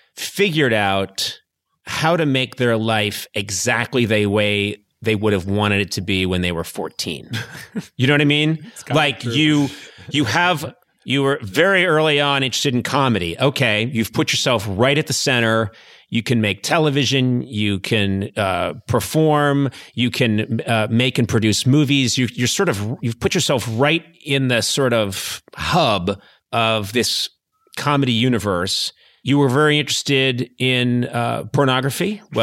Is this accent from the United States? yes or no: yes; Boston, Massachusetts, United States; I come from the East Coast. You know, I come from Boston and the outlying Massachusetts area.